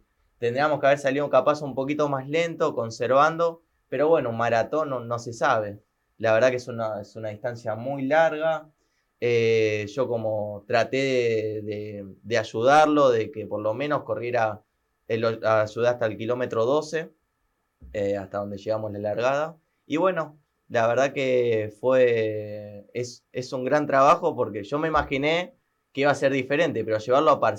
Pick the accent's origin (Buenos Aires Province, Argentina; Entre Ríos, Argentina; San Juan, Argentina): Buenos Aires Province, Argentina; Quilmes; Él es de Domínico, yo soy de Quilmes.